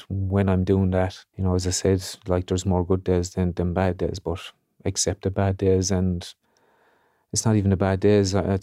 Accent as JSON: {"language": "English", "town": "Moyross", "region": "Munster", "country": "Ireland", "tie": "born or raised there", "said": "spoke about growing up in Moyross"}